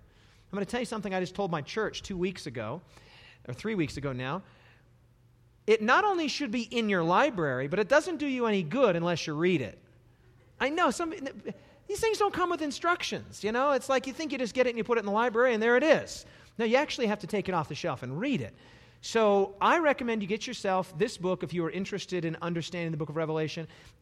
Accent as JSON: {"language": "English", "town": "Rapid City", "region": "South Dakota", "country": "United States", "tie": "born or raised there", "said": "It had been given to me in a vegetarian restaurant in my hometown of Rapid City, South Dakota."}